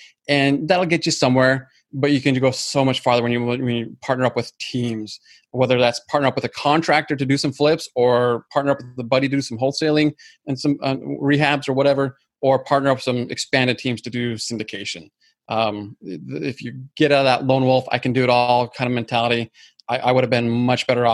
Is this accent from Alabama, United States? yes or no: no; Salt Lake City, Utah, United States; I might have dropped it in there, that I'm originally from Utah. My favorite neighborhood in Utah is a little area called Sugar House.